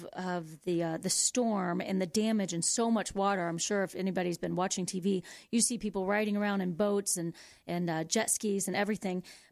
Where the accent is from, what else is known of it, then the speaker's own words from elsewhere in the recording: Florida, United States; because, you know, I'm from Florida originally